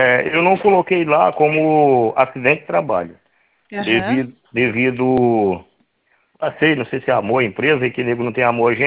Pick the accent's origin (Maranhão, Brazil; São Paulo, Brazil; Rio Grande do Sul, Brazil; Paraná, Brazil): Maranhão, Brazil; Pinheiro; now in Rio de Janeiro, Brazil; Não, eu resido aqui no Rio, mas sou do Maranhão.